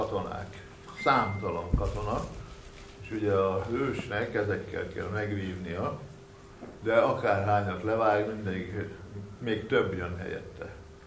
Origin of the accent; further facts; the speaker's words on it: Hungary; biztos ismeritek mindig is, hogy kívülről ezeket a meséket, mert hogy magyarok vagyunk, igaz?